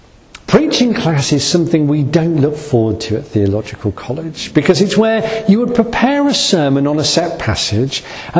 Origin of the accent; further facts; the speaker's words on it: Liverpool, North West England, United Kingdom; born there; I was born in Liverpool, so I can't help it, it's just there genetically in anyone that's born in Liverpool.